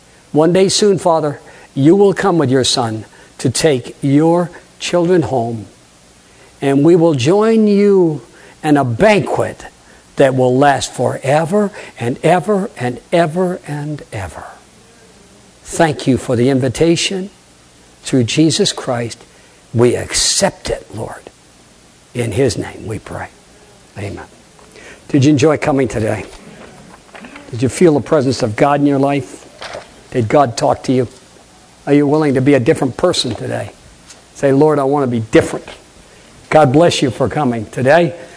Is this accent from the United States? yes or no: yes; Brattleboro, Vermont, United States; born there; He was preaching at the Brattleboro Church where I was born in Brattleboro, holding evangelism.